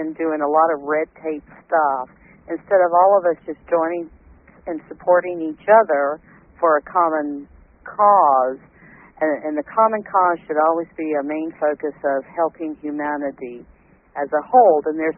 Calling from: Arizona, United States

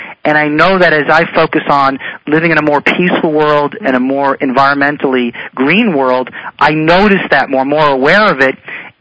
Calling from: Colorado, United States; I am in Colorado.

